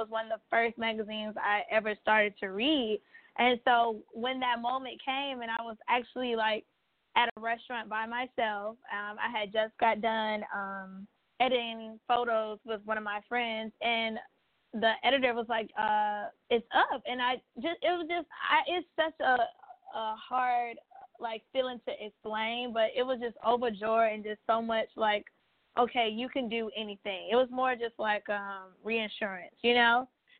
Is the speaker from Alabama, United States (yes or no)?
yes; Birmingham, Alabama, United States; now in New York City, United States; I'm from Birmingham, Alabama. I moved up to New York City 4 years ago.